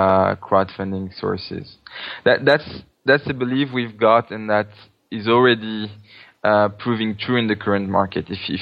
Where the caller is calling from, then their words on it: Paris, Île-de-France, France; I'm calling from France, from Paris.